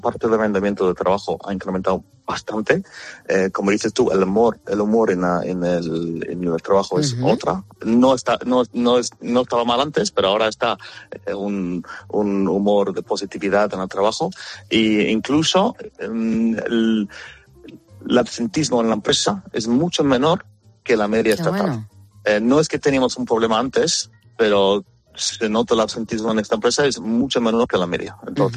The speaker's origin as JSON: {"language": "Spanish", "country": "Australia", "said": "yo soy de origen australiano y tengo entendido que en mi país se hace bastante esas cosas."}